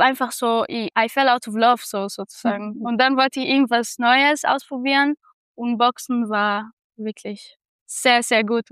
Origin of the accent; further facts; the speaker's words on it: Egypt; first language Arabic; German is a second language; now in Innsbruck, Austria; Arabisch ist meine Muttersprache und wir sprechen in Ägypten auch Französisch, so sie sind parallel gesprochen. Und dann habe ich hier in Innsbruck, also in meiner alten Schule, Englisch und Deutsch gelernt.